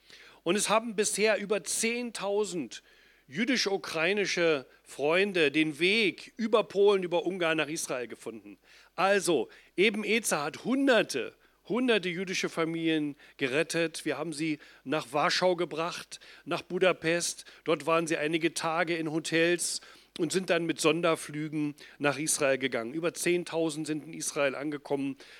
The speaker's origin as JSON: {"language": "German", "country": "Germany", "said": "gerade auch wir als Deutsche, als Gläubige in Deutschland"}